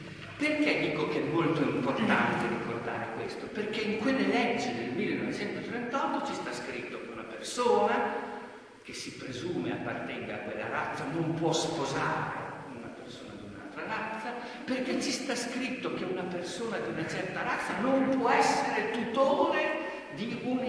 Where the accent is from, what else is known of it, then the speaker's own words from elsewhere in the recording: Bologna, Emilia-Romagna, Italy; born there; Io sono nato a Bologna